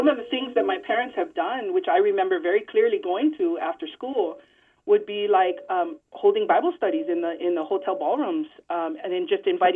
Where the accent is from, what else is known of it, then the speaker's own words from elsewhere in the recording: Waikiki, Hawaii, United States; I didn't realize it at the time growing up in Waikiki that was the calling